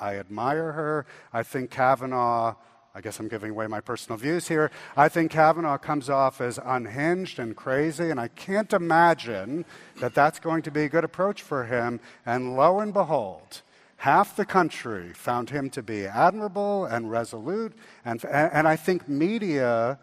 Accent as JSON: {"language": "English", "town": "New York City", "region": "New York", "country": "United States", "tie": "born or raised there", "said": "And I grew up in New York City in the 1970s."}